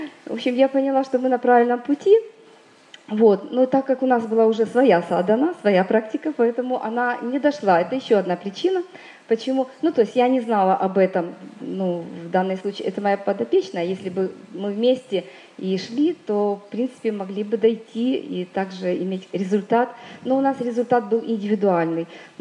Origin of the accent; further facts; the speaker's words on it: Zhytomyr, Zhytomyr Oblast, Ukraine; Я из Житомира